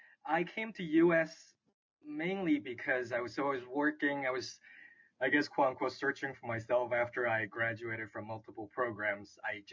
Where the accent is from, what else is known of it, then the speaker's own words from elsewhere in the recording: Vancouver, British Columbia, Canada; I grew up in Vancouver, Canada.